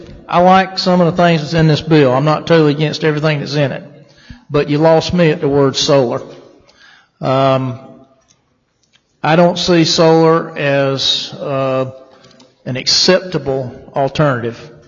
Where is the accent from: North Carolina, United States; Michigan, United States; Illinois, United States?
North Carolina, United States; New Bern; I went to Newbern, my hometown, the other day, and passing through Kinston and down the Newbern area, farmland that I remember growing up seeing nice, wonderful crops out there for years and years and years